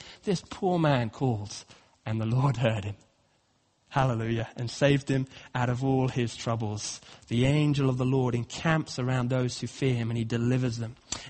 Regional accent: Nairobi, Kenya; When I was a teenager taking my A-levels, was growing up in Kenya, and I used to sometimes walk around the garden. It was quite hard sometimes in Nairobi to meet up with your friends at night.

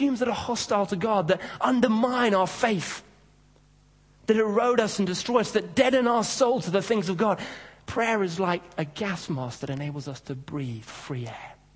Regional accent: Kenya; when I was growing up in Kenya, we used to have a lot of security guards around different homes and houses and office blocks

